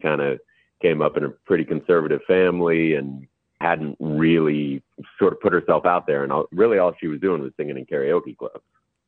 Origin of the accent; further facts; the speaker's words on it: Salem, Oregon, United States; moved away as an adult; also born or lived in Portland, United States; now in New York, United States; I grew up in Portland. I grew up in Oregon